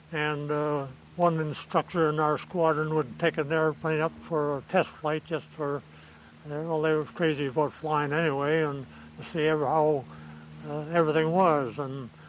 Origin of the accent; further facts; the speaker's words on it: Halifax, Nova Scotia, Canada; also born or lived in Sambro, Canada; I was born in Nova Scotia, at Sambro, Nova Scotia.